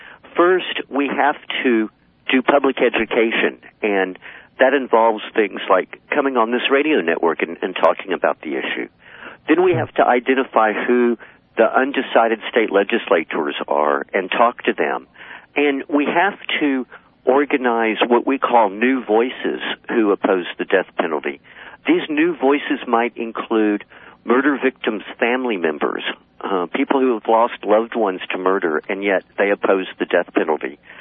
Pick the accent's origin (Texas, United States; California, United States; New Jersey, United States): Texas, United States; Well, that would very definitely be my home state of Texas.